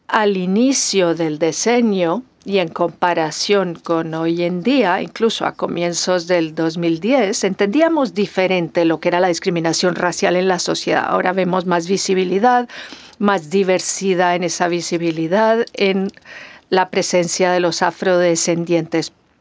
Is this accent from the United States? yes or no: yes; United States; como uno que se ha utilizado en Estados Unidos, de donde yo vengo